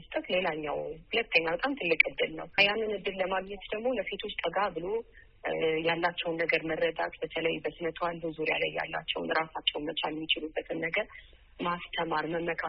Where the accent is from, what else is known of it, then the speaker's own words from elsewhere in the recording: Addis Ababa, Ethiopia; እንግዲህ በዚሁ በአዲስ አበባ ኢትዮጵያ ውስጥ ተወልጄ በአዲስ አበባ ውስጥ ነው ያደግኩት። የተወለድኩት እንግዲህ በዚሁ አሁን በምሰራበት በቅዱስ ጳውሎስ ሆስፒታል ውስጥ ነበረ።